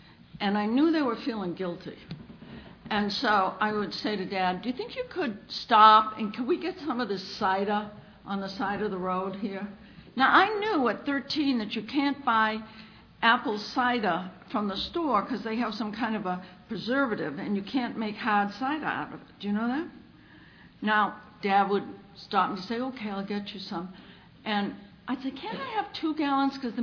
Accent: Massachusetts, United States; So even though the flyer says I'm from New Mexico, I'm really from just north of Boston. And I was raised in a very lovely place.

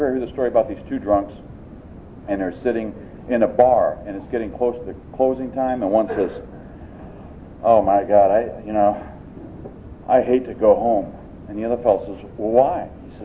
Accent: Jacksonville, Florida, United States; And I stuck up my hand and said … I'm a drunk. I'm from Jacksonville.

